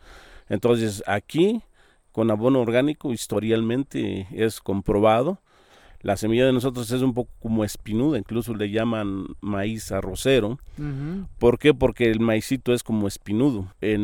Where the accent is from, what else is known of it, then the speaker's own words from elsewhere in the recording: Mexico; nosotros como ahora sí como mexicanos